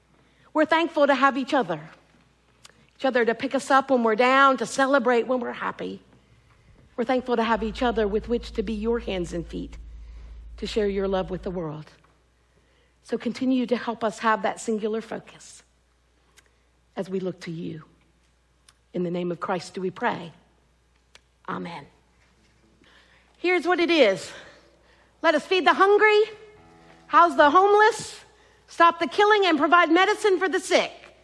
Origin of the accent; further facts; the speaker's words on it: Greensboro, North Carolina, United States; The church I grew up in Greensboro had what was known as the Monday Night Sharing Group.